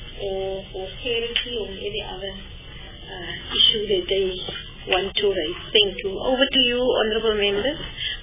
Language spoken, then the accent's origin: English; Northern Cape, South Africa; I'm from Northern Cape Province. And I reside in the Johnstown Haitsewe region.